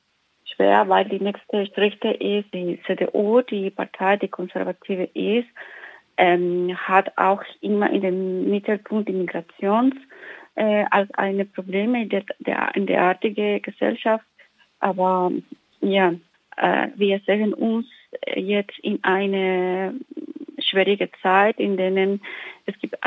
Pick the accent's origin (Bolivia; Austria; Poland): Bolivia; German is a second language; now in Freiburg, Germany; Ursprünglich komme ich aus Bolivien. Ich bin Biologin vom Beruf und seit 6 Jahren wohne ich in Freiburg.